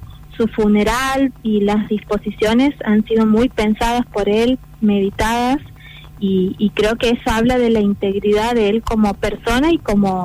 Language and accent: Spanish; Argentina; pero en particular para nosotros como argentinos